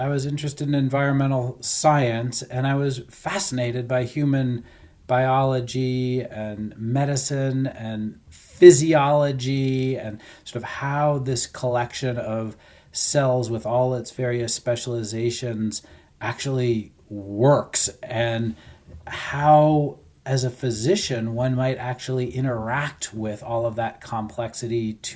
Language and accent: English; Boston, Massachusetts, United States; So I grew up in New England, based in Boston